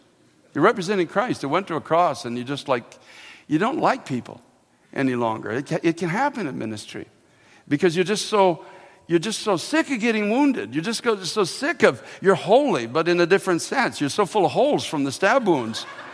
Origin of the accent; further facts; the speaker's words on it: Canada; I'm a Canadian, okay, so I play hockey